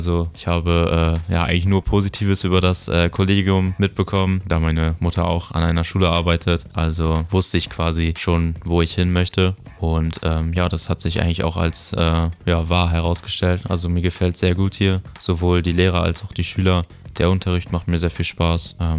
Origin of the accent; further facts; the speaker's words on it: Samern, Lower Saxony, Germany; now in Borkum, Germany; ich bin 19 Jahre alt. Ich komme aus Barkum, also da lebe ich jetzt. Ursprünglich komme ich aus Samern, das ist ein Ortsteil in Schüttorf. Ich bin seit ungefähr 2021 hier. Ich bin umgezogen